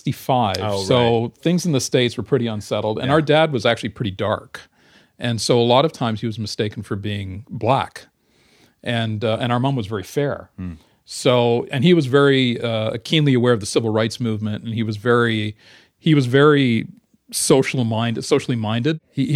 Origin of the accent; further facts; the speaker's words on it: Kolkata, West Bengal, India; born there; I was born in Calcutta.